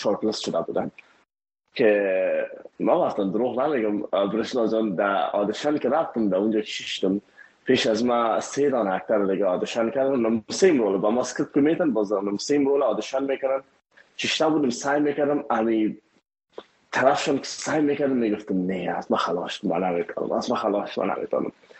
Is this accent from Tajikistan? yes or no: no; Afghanistan; now in India; ما یک مهاجر بودیم مثل تمام مهاجرهایی که از افغانستان ایلا کردیم ما آمدیم طرف هندستان